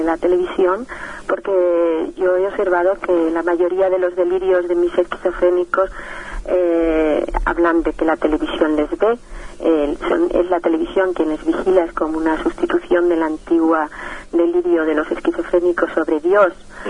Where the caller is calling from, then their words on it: Madrid, Community of Madrid, Spain; de Madrid, médico psiquiatra.